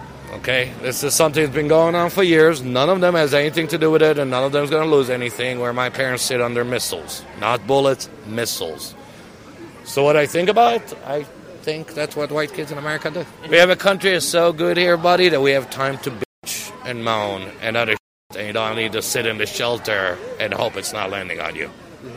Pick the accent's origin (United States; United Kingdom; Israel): Israel; moved away; I grew up in Israel. Mm-hmm. I moved here 27 years ago.